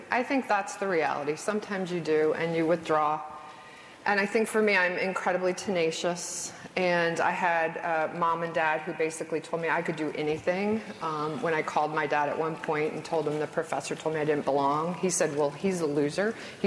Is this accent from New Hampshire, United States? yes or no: yes; New Hampshire, United States; I grew up in New Hampshire, not too far from here. I went to college in Virginia in the 80s